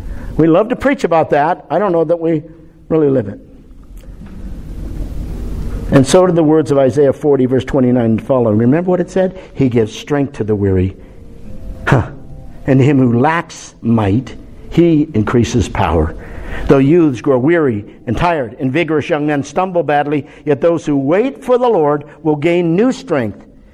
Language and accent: English; Canada; I grew up in Canada, tried hockey, I used to play baseball.